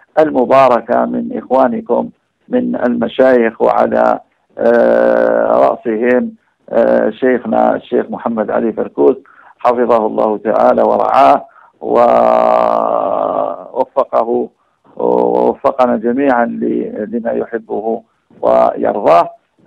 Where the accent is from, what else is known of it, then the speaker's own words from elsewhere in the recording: Algeria; عندنا في الجزائر